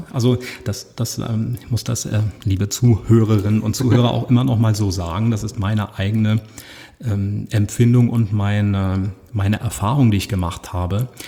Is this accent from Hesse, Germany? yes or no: yes; Usingen, Hesse, Germany; born there; Ich bin in Usingen geboren und das ist eine Kleinstadt. Jedenfalls war es das damals, heute wahrscheinlich auch noch, aber damals noch kleiner, in Hessen auch tatsächlich. Ich bin ein gebürtiger Hesse.